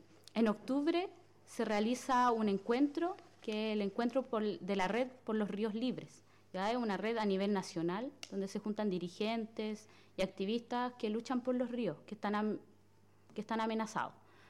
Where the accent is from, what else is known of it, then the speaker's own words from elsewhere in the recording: Biobío, Chile; somos de Malén Leubú